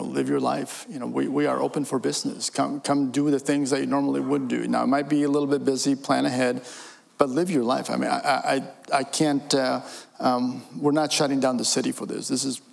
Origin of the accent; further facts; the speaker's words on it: Bolivia; English is a second language; In 1994, I went to watch my home country, Bolivia, against Germany.